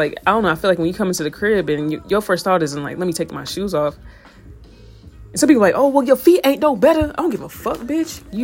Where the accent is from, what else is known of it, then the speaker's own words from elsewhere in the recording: Indiana, United States; you know, I'm from Indiana, so we're not Patriots fans at all.